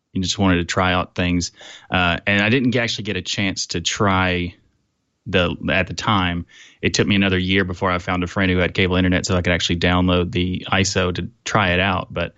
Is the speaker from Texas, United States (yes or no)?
no; Birmingham, Alabama, United States; I'm from Birmingham, Alabama.